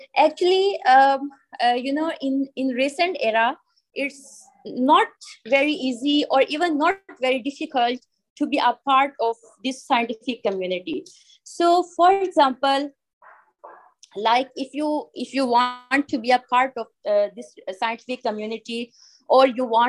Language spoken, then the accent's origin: English; Pakistan; I am from Pakistan.